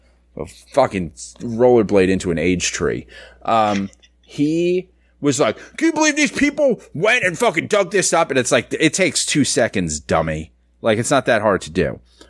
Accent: New York City, New York, United States; I grew up in the Bronx, Dominicans, Puerto Ricans. They say it all the time that way.

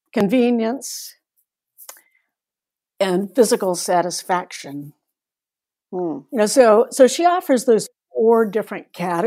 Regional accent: North Carolina, United States; also born or lived in Asia; I'm from North Carolina originally. I now live in the Midwest. I've actually lived all over Asia when I was growing up with a number of other countries. My comfort food is grits and scrambled eggs.

